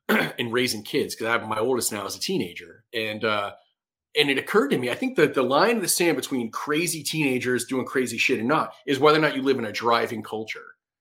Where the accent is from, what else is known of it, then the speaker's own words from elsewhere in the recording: Bronx, New York, United States; See, that stuff all seems foreign to me because I grew up in the city. I grew up in the Bronx for the most part.